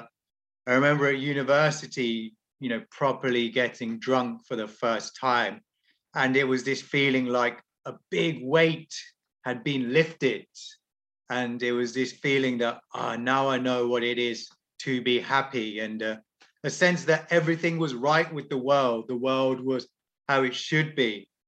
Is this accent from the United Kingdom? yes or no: yes; England, United Kingdom; Firstly, I was the only kid of Indian origin. You know, I grew up in the English countryside, so I was the only kid in my school who wasn't white.